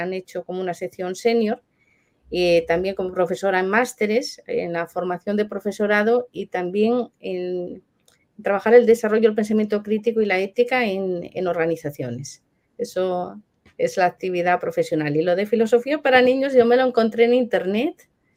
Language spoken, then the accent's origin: Spanish; Asturias, Spain; now in Valencia, Spain; Yo soy de Asturias, del norte de España. Vivo en Valencia, es decir, en el Mediterráneo.